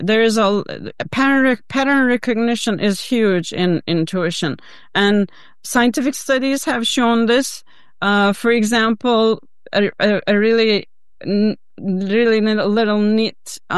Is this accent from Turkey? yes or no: yes; Turkey; English is a second language; growing up where I did in back home in my home country in Turkey, I was good in maths